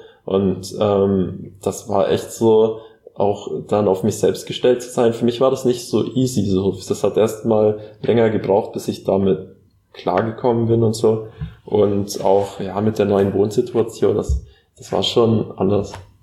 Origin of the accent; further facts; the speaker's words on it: Bavaria, Germany; now in Schmalkalden, Germany; ich komme aus dem Allgäu.